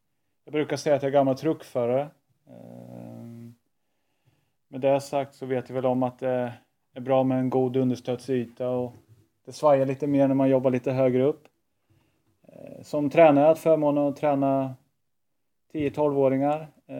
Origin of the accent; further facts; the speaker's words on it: Motala, Östergötland, Sweden; född och uppvuxen, bor i Motala.